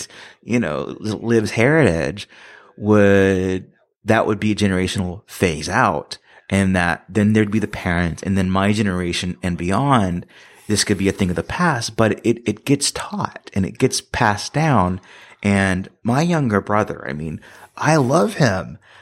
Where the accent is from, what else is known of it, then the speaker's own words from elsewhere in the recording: the South, United States; And part of growing up in the South, you know, I was exposed to a lot of just, you know, kind of that crazy uncle